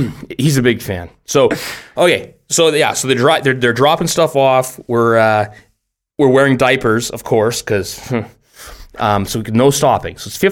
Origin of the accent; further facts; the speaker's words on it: Canada; We go Trans Canada because obviously we're good Canadian kids.